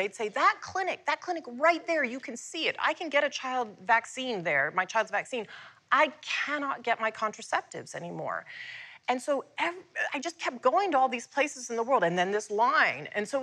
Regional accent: United States; born there; Look, I was born in the United States.

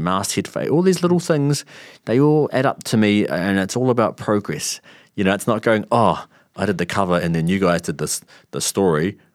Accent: New Zealand; when I think about growing up in New Zealand

